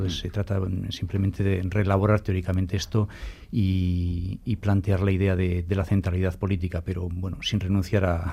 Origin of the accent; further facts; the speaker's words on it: Bermeo, Basque Country, Spain; Soy original de Bermeo.